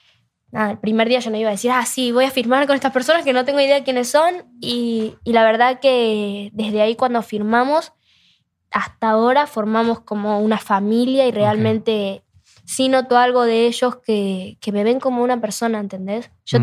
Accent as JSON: {"language": "Spanish", "town": "Rosario", "region": "Santa Fe", "country": "Argentina", "said": "Yo soy de Rosario y era como ir de, no sé, de México a Nueva York"}